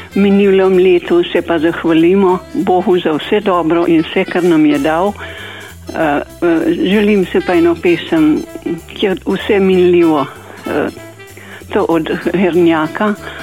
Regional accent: Komenda, Central Slovenia, Slovenia; also born or lived in Cerklje na Gorenjskem; из Брига при Комендии. Rojena sem pa v Crkljah, Češnjevk

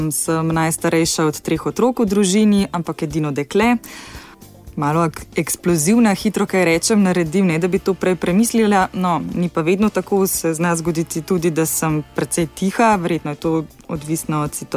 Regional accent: Ljubljana, Central Slovenia, Slovenia; stara sem 31 let, rojena sem v Ljubljani, živim v Ljubljani, sicer stanujem v centru, ampak pravim, da sem doma na Fužinah.

